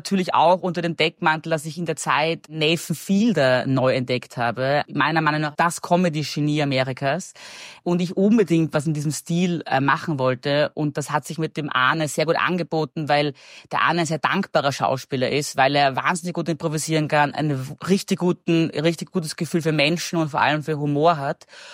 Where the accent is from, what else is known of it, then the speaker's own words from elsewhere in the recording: Austria; Das habe ich noch nie gemacht als Österreicher.